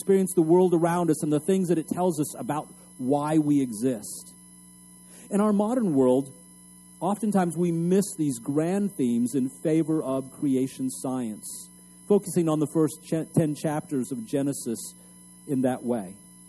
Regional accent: El Paso, Texas, United States; I grew up in El Paso, Texas, and one of the things we always talk about is the purple mountain majesties.

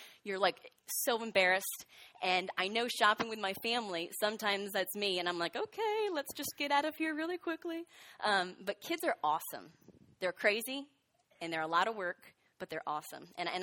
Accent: New Jersey, United States; it reminded me of a time I grew up in New Jersey, and I was about 5 years old

